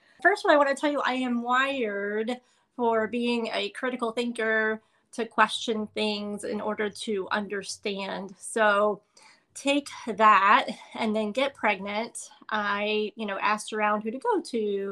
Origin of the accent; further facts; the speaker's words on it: Illinois, United States; moved away as an adult; Personally, I was born and raised in Illinois and remained there up until 2018, so the majority of my life in Illinois.